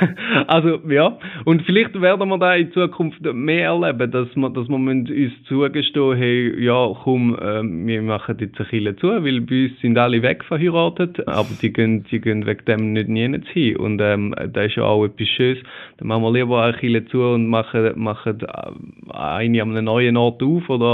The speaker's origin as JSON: {"language": "German", "region": "Thurgau", "country": "Switzerland", "said": "Und dann, am Schluss sind wir Thurgauer da immer noch Landeier."}